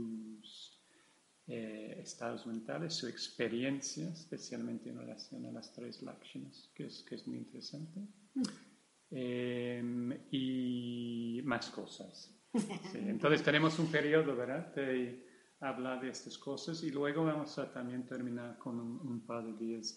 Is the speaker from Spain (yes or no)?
no; England, United Kingdom; Spanish is a second language; moved away; soy inglés, entonces, sí, bueno, llevo ya muchos años fuera, pero venir a Inglaterra es, bueno, para mí son dos cosas.